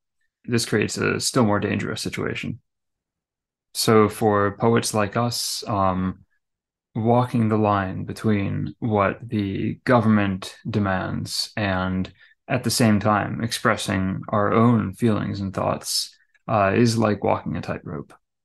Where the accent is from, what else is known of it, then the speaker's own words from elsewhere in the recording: Kashgar, Xinjiang, China; when I was filming a TV series near my hometown, Kashgar.